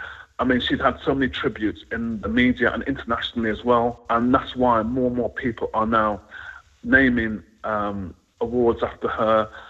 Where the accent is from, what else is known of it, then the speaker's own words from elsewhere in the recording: Wolverhampton, West Midlands, United Kingdom; Ironically, we're both from Wolverhampton. I didn't know her at the time when I was growing up in Wolverhampton.